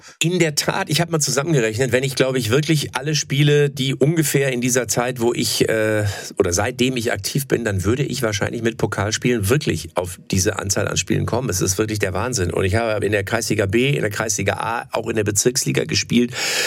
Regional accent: Lippstadt, North Rhine-Westphalia, Germany; Ja, es ist bei uns in meiner Heimatregion in Lippstadt.

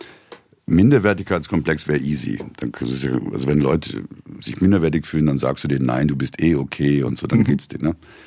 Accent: Rhineland, Germany; Ich komme aus dem Rheinland.

